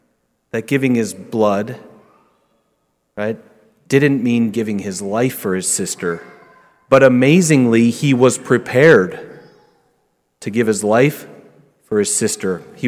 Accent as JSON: {"language": "English", "region": "Wyoming", "country": "United States", "tie": "born or raised there", "said": "Now, even though I was born and raised in Wyoming, I don't really know anything about sheep."}